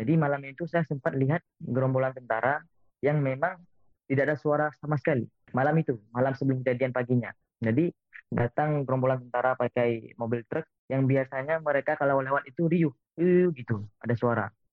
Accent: Aceh, Indonesia; now in Sudan; asal dari Aceh, tepatnya di Aceh Besar.

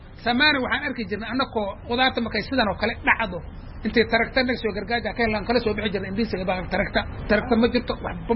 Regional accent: Korkora, Garissa County, Kenya; waxaan ka socdaa beeraha Korkora Division.

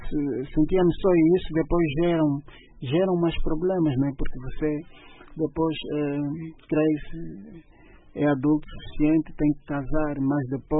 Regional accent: Angola; Nós somos angolanos, somos todos irmãos da mesma terra.

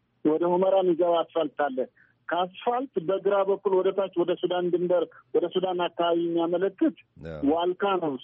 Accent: Wolkait, Tigray, Ethiopia; የእኛ የወልቃይትና የትግራይ ተወላጆች መለያ መሆን አልነበረበትም

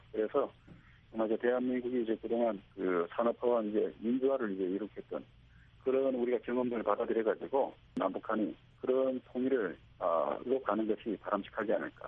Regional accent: North Korea; moved away; 저는 이제 아무래도 이제 그 북한에서 들어 왔으니까 북한에서 내려온 사람 출신들로서

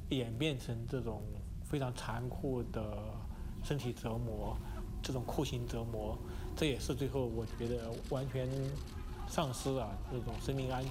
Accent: Sichuan, China; 飞到我的老家那个四川，会找我的那父母，找我的弟弟

